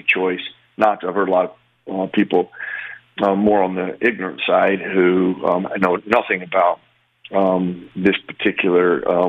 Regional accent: the West, United States; I'm from the West. I play in the Big Sky.

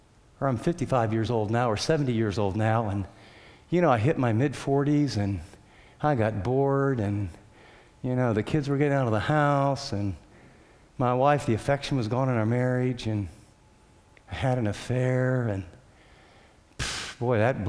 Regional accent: United States; born there; And I was born in America.

